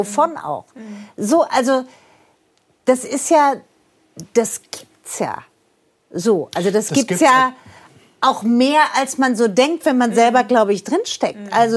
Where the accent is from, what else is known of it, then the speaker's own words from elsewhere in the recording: Frankfurt, Hesse, Germany; Ich bin Frankfurterin